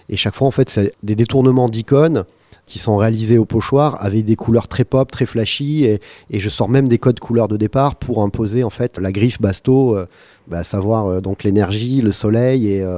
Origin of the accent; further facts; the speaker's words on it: Marseille, Provence-Alpes-Côte d'Azur, France; born there; j'ai 42 ans, je suis né en 1973 à Marseille